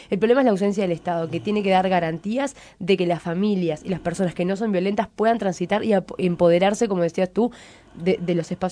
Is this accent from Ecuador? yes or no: no; Malvín, Montevideo, Uruguay; Yo soy de Malvin.